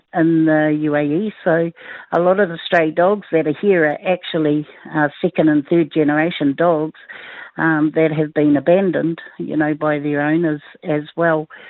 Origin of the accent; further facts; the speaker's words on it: New Zealand; now in United Arab Emirates; we've had growing up in New Zealand. I grew up with dogs.